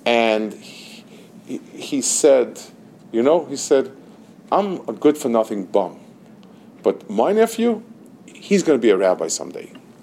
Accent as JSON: {"language": "English", "town": "New York City", "region": "New York", "country": "United States", "tie": "born or raised there", "said": "I grew up in Lower East Side, the other side of the river, and it was pretty much a very down. It was down the hills neighborhood."}